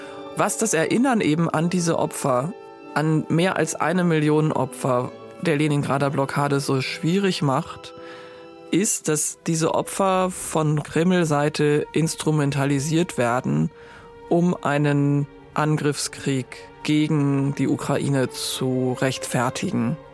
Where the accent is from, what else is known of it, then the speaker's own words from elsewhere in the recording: Germany; Ich fand es schon als Studentin sehr beeindruckend und anrührend immer, wie mir als Deutscher die Russinnen und Russen und auch die alten Menschen vor allen Dingen, die den Krieg noch miterlebt hatten, wie offen und offenherzig mir die gegenübergetreten sind.